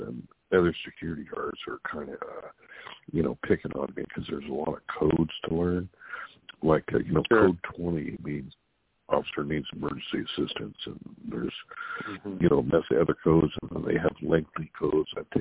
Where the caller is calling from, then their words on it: California, United States; Hey, it's … calling from Funhouse, California.